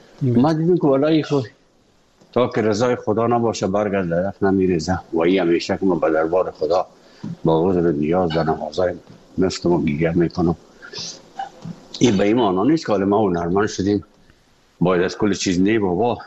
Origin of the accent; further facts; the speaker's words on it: Afghanistan; moved away; وقتی که من از افغانستان بر آمدم